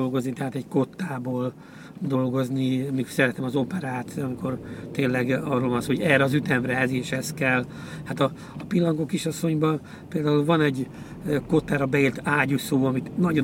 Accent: Mosonszentmiklós, Győr-Moson-Sopron, Hungary; És akkor mindig Moson-Szentmiklóson laktunk, kultúrházban nőttem fel, és azért is vagyok egyébként ilyen kultúra rajongó.

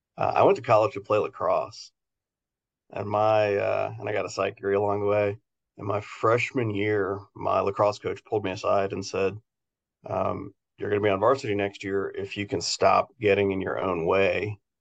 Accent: Texas, United States; and yet I played high school football growing up in Texas like everybody did.

